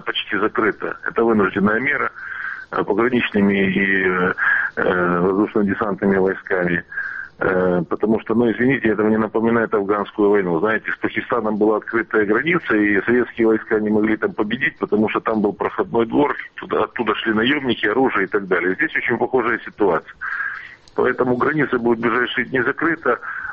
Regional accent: Crimea, Ukraine; я крымчанин, я почетный гражданин города Керчи, Красноперекопска

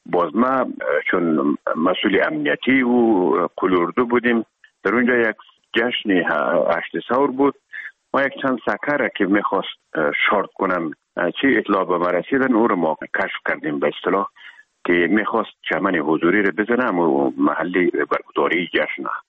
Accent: Herat, Afghanistan

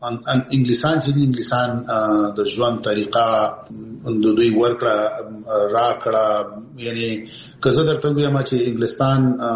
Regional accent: Peshawar, Khyber Pakhtunkhwa, Pakistan; زه پېښور کې د اول صف نه نیولې تر 12 پورې مالته درس ویلی دی.

